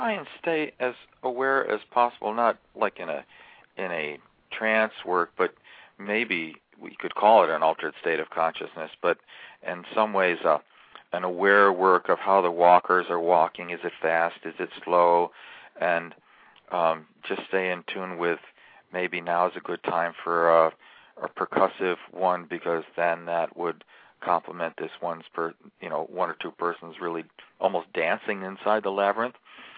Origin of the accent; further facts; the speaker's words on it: India; born there; moved away; because I was born in India, we have so many friends still back in India